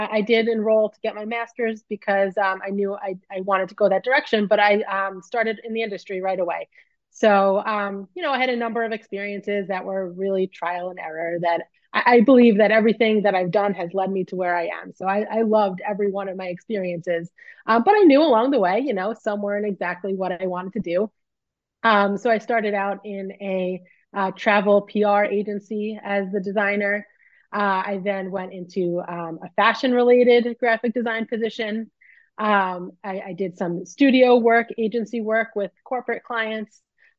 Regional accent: Valley Stream, New York, United States; now in New Jersey, United States; No, actually, I'm from Valley Stream, New York, which is on Long Island. So I attended elementary school in Lynbrook, New York, and high school in Hempstead, New York.

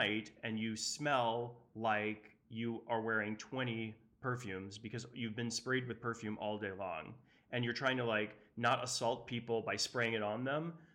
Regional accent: Northeast, United States; growing up in the Northeast, we kind of live in a bubble.

